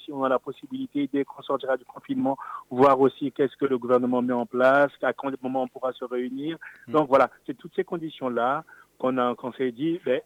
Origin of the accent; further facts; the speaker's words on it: Republic of the Congo; Moi, je viens du Congo-Brazzaville. Je sais que quand j'étais tout jeune, très enfant, j'écoutais un conteur à la radio